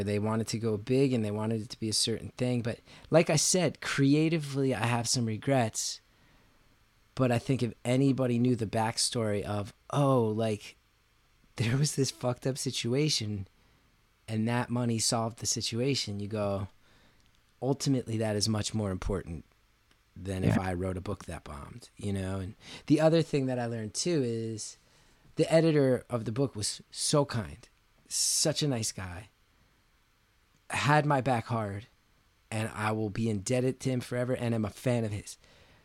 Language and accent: English; New Jersey, United States; When I was 19 years old, there's a magazine where I grew up in New Jersey, this underground magazine called Weird New Jersey that's all about haunted shit in New Jersey.